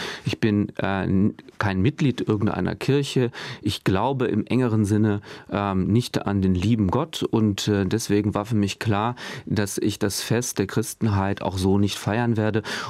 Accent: Bonn, North Rhine-Westphalia, Germany; Ja, vollkommen richtig. Ich bin Bonner.

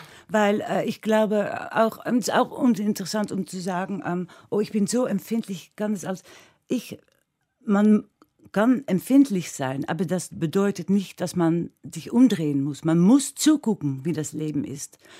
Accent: Netherlands; Ja, aber ich bin Holländer.

